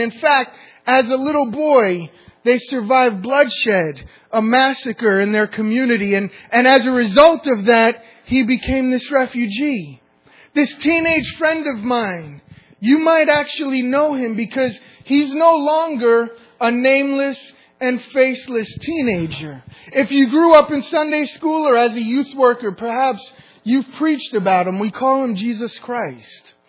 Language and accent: English; New York City, New York, United States; I'm from New York City.